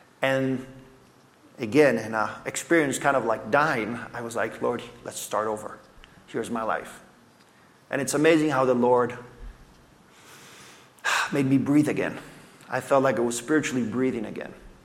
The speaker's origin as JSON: {"language": "English", "country": "Italy", "tie": "born or raised there", "said": "I grew up in Italy as a missionary kid"}